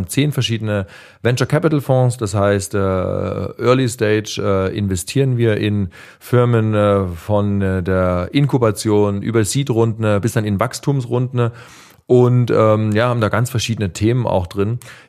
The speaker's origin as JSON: {"language": "German", "town": "Dresden", "region": "Saxony", "country": "Germany", "tie": "born or raised there", "said": "ich bin Dresdner bin in Dresden aufgewachsen, noch studiert an der TU Dresden als Wirtschaftsingenieur."}